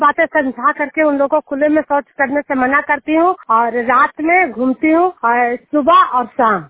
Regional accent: Juniyar, Bihar, India; मैं नालंदा जिला हिलसा प्रखंड जूनियर गांव की निवासी हूँ

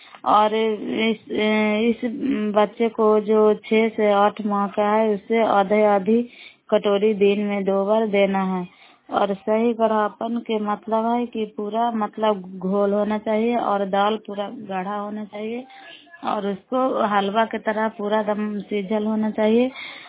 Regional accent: Bihar, India; नालंदा जिला कराई ब्लॉक के निवासी हूँ।

